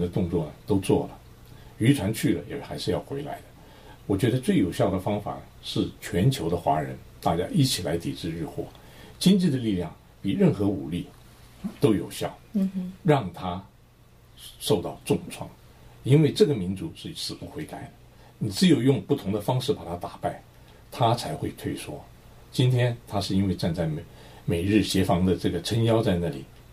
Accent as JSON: {"language": "Chinese", "country": "Taiwan", "tie": "born or raised there", "said": "那么个人对于日本呢，我是从小在台湾长大的"}